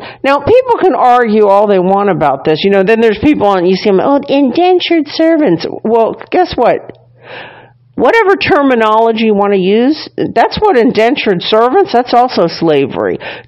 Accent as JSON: {"language": "English", "country": "Ireland", "said": "yes, I'm Irish and good at pointing things out."}